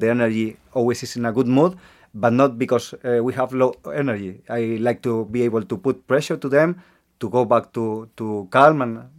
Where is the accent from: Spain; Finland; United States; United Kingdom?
Spain; Toledo, Castilla-La Mancha; English is a second language; now in Malaga, Spain; I'm 35. I'm from Spain. I was born in Toledo, it's in the center of Spain, and I was related to farming like a lot of time of my life, and now I'm living in Malaga